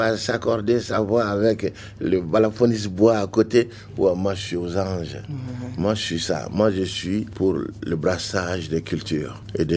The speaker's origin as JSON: {"language": "French", "region": "Ségou", "country": "Mali", "tie": "born or raised there", "said": "et je suis natif de Ségou."}